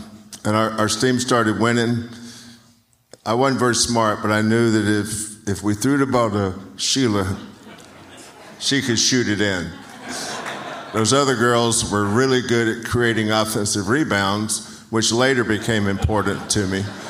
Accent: North Carolina, United States; Growing up in North Carolina, when I did, I remember Dean Smith, Coach Smith, would have a blue-white practice in October

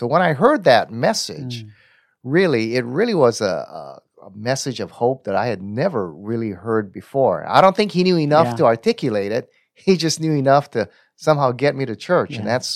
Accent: Honolulu, Hawaii, United States; And yeah, Keith, you know, I'm from Honolulu, Hawaii. Grew up there. I didn't grow up in a Christian home. Mm-hmm. I grew up in a Japanese Buddhist home

